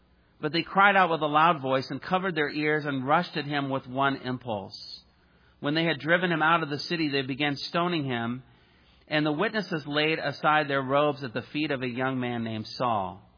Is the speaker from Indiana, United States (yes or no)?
yes; Indiana, United States; And I was a kid from Indiana, but I was cheering for Illinois that day.